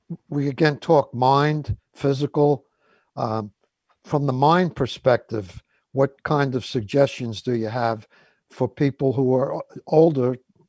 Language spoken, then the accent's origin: English; Queens, New York, United States; moved away as an adult; Well, I grew up in Queens back when, right by Brooklyn. And I remember I lived there till I was about 32 years old.